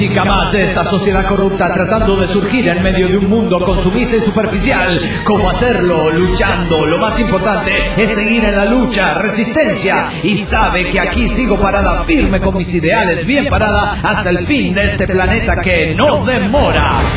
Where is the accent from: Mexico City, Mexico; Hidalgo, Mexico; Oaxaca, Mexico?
Oaxaca, Mexico; de Oaxaca, México.